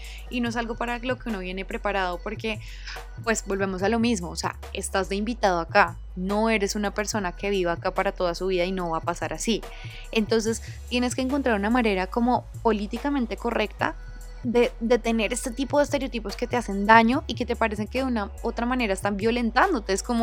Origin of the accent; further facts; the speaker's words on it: Colombia; No, de Colombia, Latinoamérica, ¿cierto?